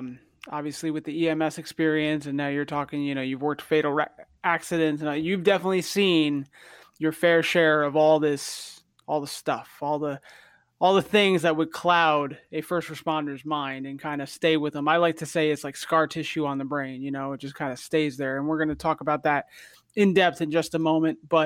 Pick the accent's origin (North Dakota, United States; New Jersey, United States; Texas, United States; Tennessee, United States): New Jersey, United States; I mean, I grew up in New Jersey, but the weather up in Connecticut was totally something different.